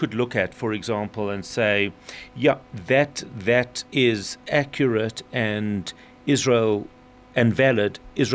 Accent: South Africa; I can't vote because I'm not American. Does that make America a discriminatory country and discriminating against Africans because I'm a South African?

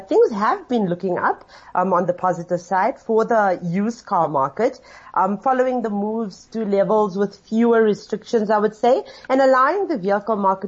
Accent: India; now in South Africa; I would be failing in my duty as an Indian motoring journalist if I did not mention the Mahindra TUV 300L.

